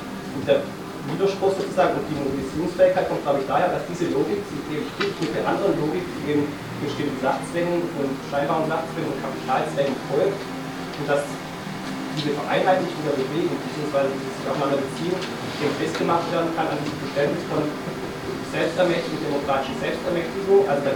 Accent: Stuttgart, Baden-Württemberg, Germany; Ja, ich komme aus Stuttgart

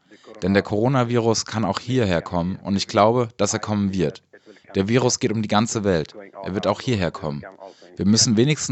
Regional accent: Afghanistan; Ja, ich bin aus Afghanistan.

